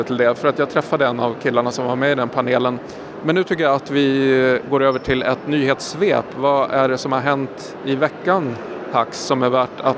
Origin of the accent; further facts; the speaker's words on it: Sweden; Jag tycker att som svensk, eller när man kommer från Sverige